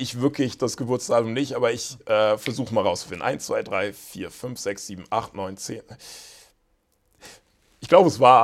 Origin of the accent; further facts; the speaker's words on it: Karlsruhe, Baden-Württemberg, Germany; also born or lived in West Africa; now in Bremen, Germany; ich komme ja ursprünglich aus Karlsruhe, bin jetzt in Bremen.